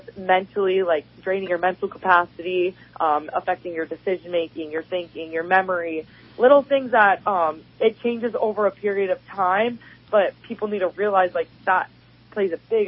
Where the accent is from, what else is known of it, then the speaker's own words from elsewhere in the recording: Wisconsin, United States; I just got to do one this week in Wisconsin, my home state, so that was really cool.